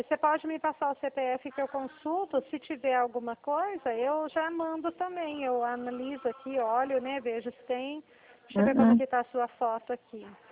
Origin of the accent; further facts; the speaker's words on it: Dracena, São Paulo, Brazil; Eu sou do estado de São Paulo. Eu sou de uma cidade que chama Dracena.